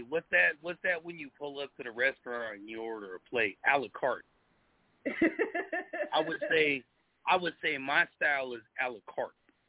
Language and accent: English; Portland, Oregon, United States; You know, and I'm from the West. I'm born and raised in the city of Portland, 503, north side to the death, you know.